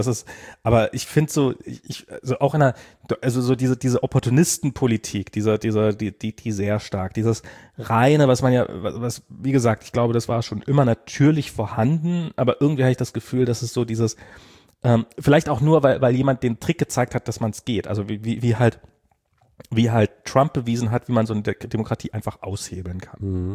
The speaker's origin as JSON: {"language": "German", "region": "eastern Germany", "country": "Germany", "tie": "born or raised there", "said": "ich bin ja im Osten groß geworden."}